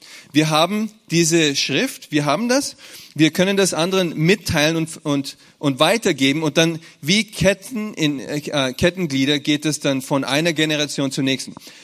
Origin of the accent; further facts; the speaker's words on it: Munich, Bavaria, Germany; born there; Weil ich bin in München geboren, sorry.